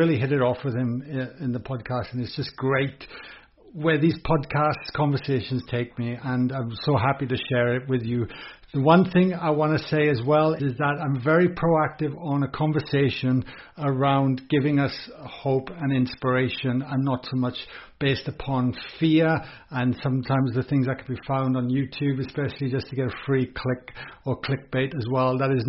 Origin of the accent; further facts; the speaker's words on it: Wales, United Kingdom; because I'm from Wales originally.